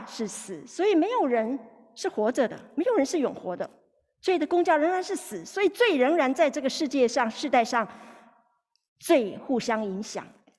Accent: China; 我们是中国人

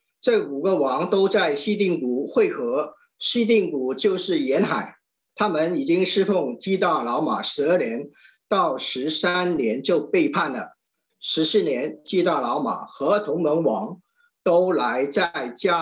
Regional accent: Hong Kong; 香港翻译呢就是我是来自香港

